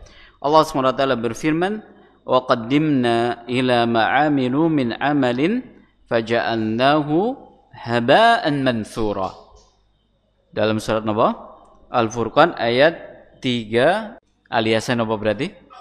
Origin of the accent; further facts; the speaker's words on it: Java, Indonesia; budaya kita sebagai orang Jawa dan seterusnya